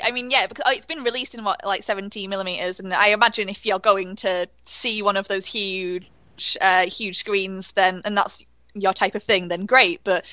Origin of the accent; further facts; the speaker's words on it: United Kingdom; as a Brit, I've always been aware of this term